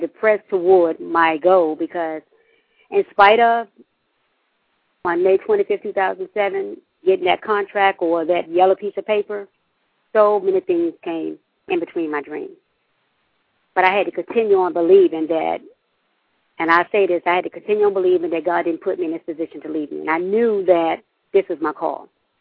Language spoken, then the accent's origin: English; Norfolk, Virginia, United States; born there; moved away as an adult; now in Atlanta, United States; Well, no, I was born in Norfolk, Virginia area. And I moved to Atlanta about, say, 4 or 5 years ago.